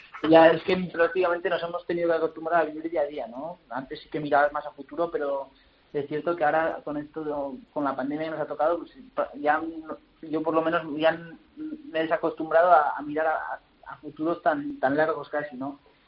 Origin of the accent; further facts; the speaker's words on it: Pamplona, Navarre, Spain; poder torear en Pamplona, aquí en mi tierra